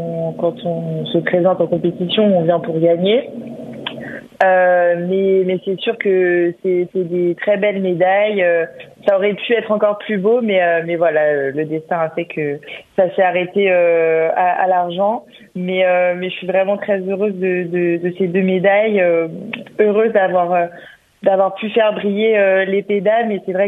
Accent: Lyon, Auvergne-Rhône-Alpes, France; Moi, je suis lyonnaise et en fait, donc j'étais licenciée sur Lyon jusqu'en 2016

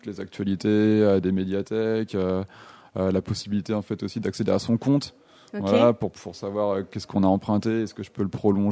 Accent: Rennes, Brittany, France; parce que je suis originaire de Rennes, de Bretagne

